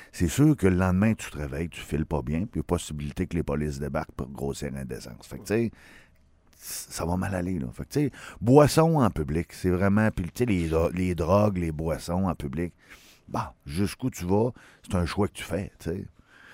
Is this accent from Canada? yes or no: yes; Quebec, Canada; Moi, je viens de la Côte-Nord.